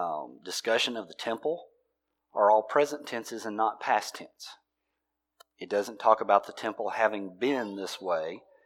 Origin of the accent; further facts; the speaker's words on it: the South, United States; We're from the South. How do we speak?